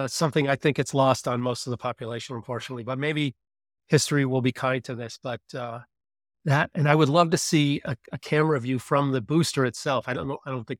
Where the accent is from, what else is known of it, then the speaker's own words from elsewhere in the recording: Buffalo, New York, United States; because the weather is worse than I grew up in Buffalo.